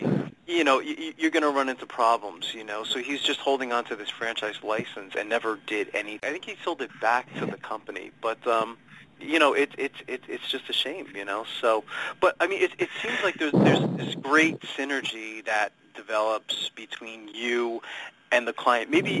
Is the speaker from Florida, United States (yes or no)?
no; Brooklyn, New York, United States; I think I've mentioned to you, I was from Brooklyn, and I worked in New York